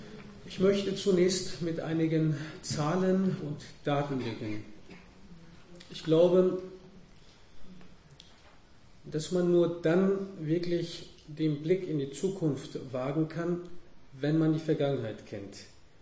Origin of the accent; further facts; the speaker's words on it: Oberhausen, North Rhine-Westphalia, Germany; meine Heimatstadt Oberhausen